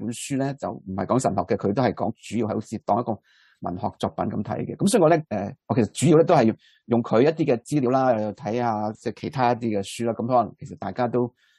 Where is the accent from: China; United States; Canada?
China; 咁咧呢个咧就好似我哋中国人呢个唱山歌咁嘅